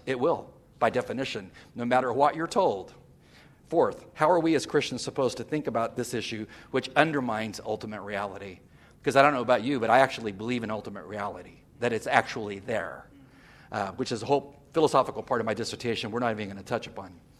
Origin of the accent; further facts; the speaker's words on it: California, United States; moved away as an adult; I'm from California. I get this notion. That is my entire state. I lived there 50 years before I moved to the East Coast